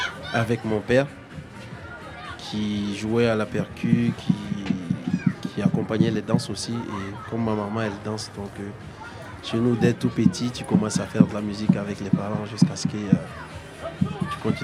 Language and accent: French; Burkina Faso; Moi je viens du Burkina Faso. Je viens d'une famille de griots. Je suis né griot